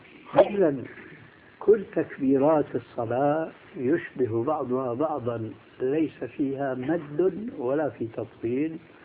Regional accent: Damascus, Damascus Governorate, Syria; إماما عندنا في دمشق

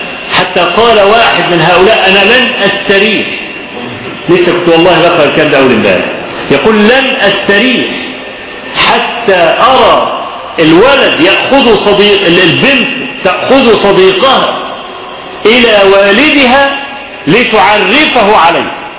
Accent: Kafr El Sheikh Governorate, Egypt; وزعلانين جدا جدا ان عندنا في كفر الشيخ

